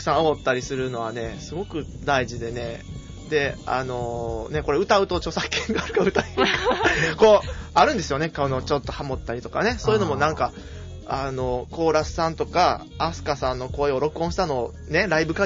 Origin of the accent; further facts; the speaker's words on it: Kyoto, Japan; まあ、京都にこうやって住んでて、生まれも育ちも京都なんですけど、